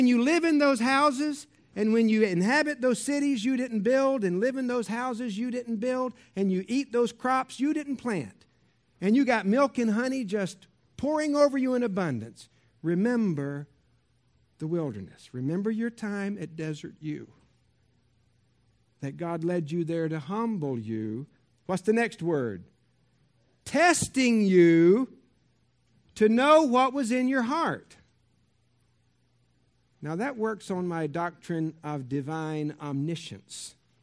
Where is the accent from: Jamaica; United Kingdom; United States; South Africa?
United States; Georgia; I'm from Georgia originally.